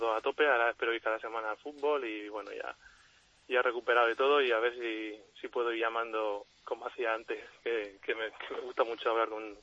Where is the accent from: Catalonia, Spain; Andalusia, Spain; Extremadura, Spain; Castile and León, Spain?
Catalonia, Spain; Mollet del Vallès; de Mollet.